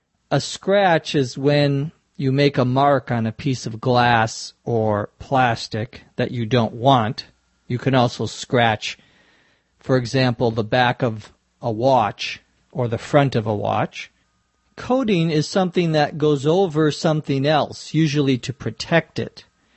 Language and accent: English; Minnesota, United States; accent: Minnesota; some would pronounce it tag, but in my Minnesota accent it's tag.